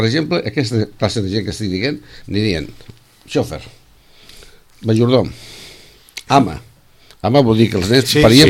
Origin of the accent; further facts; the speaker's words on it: Catalonia, Spain; born there; No, jo vaig néixer a Terramar.